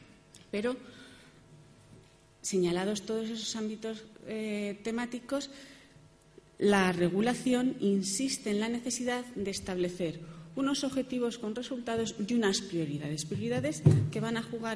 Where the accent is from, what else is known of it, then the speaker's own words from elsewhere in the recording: León, Castile and León, Spain; Yo vengo de León, donde hay un aeropuerto.